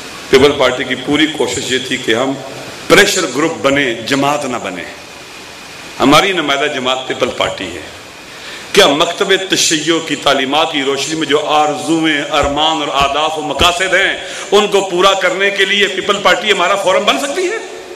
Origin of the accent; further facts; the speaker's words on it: Gujar Khan, Punjab, Pakistan; born there; now in Rawalpindi District, Pakistan; جس حلقے میں میں پیدا ہوا ہوں، گجر خان کا حلقہ ہے، مجھے تو نہیں پتا تھا کہ وہاں 80,000 شیعہ ووٹ رجسٹرڈ ہے